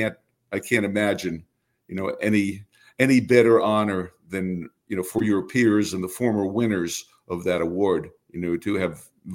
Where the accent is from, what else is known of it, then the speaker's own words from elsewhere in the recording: Brooklyn, New York, United States; I grew up listening to Red Barber and Mel Allen in New York. I grew up in Brooklyn, and the Dodgers moved when I was six.